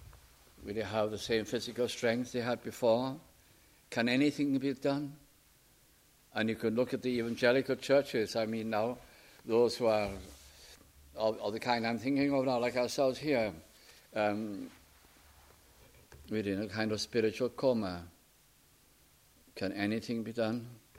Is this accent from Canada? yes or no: no; Wales, United Kingdom; being Welsh